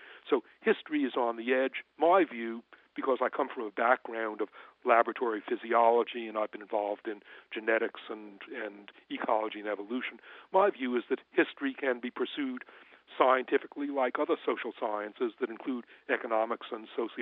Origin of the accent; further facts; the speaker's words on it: United States; I grew up in the United States, and so I acquired the usual American views